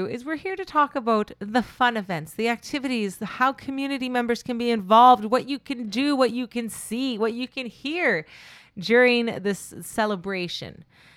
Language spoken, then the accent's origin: English; Manitoba, Canada; I'm from Treaty One Nation, from Broken Head Ojibwe Nation